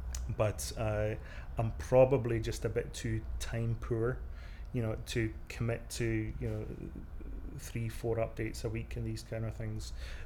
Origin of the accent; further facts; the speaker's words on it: Scotland, United Kingdom; being a Scot